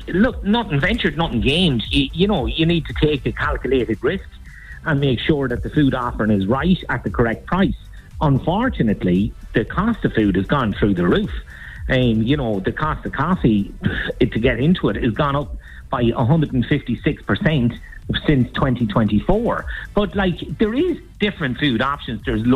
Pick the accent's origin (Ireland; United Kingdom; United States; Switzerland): Ireland; Sligo, Connacht; Sligo's my hometown. I'm just delighted to give something back to Sligo.